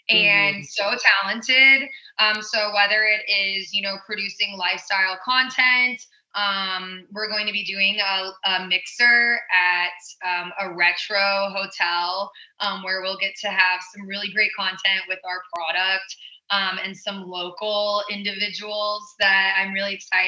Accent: Elgin, Illinois, United States; And being that I was born and raised in Elgin, which is a suburb of Chicago, and my father is from the south side of Chicago, we had to get some Chicago roots.

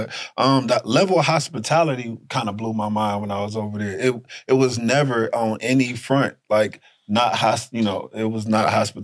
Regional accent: Dayton, Ohio, United States; I'm from Dayton, Ohio, you know what I'm saying? It's not a lot of opportunity there

